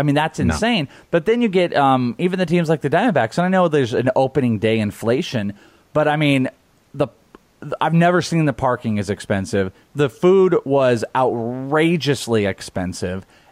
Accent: Wales, United Kingdom; I'm Welsh.

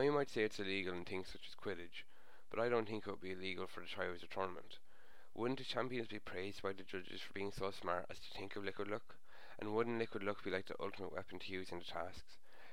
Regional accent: Ireland; from Ireland

